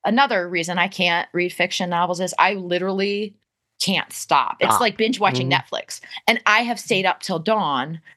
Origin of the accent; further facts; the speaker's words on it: Fort Lauderdale, Florida, United States; born there; You know, because I was born in Florida and we visited back many times.